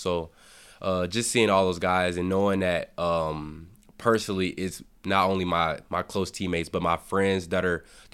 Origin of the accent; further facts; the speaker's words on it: Murfreesboro, Tennessee, United States; also born or lived in Louisiana; Originally, I was born in Louisiana, but I grew up and was raised in Murfreesboro, Tennessee.